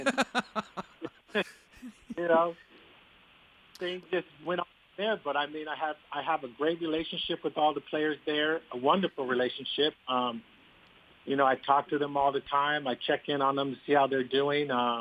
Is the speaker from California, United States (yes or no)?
yes; California, United States; Growing up in the Bay Area, graduating from Sarah High School and being on this, being in your high school's Hall of Fame, and then having the opportunity to come back to the city you grew up in and play and perform